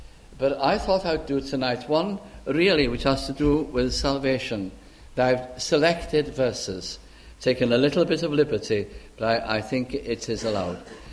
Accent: Caernarfon, Wales, United Kingdom; My hometown is Carnarvon, the ancient capital of the country. And it is a very pretty, very beautiful place.

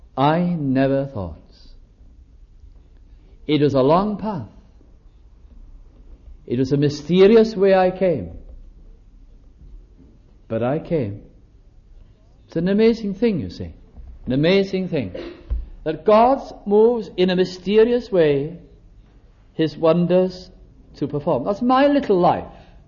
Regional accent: Wales, United Kingdom; English is a second language; I don't think I'd hardly ever been to an English service, only very occasionally. Been brought up as a Welsh Presbyterian. Natural, nothing wrong in that. That's my background.

